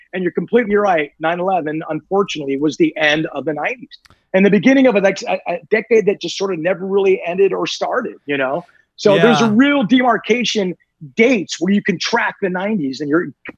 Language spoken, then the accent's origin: English; Newport Beach, California, United States; I did 3 things you can't do when I grew up in Newport Beach, California.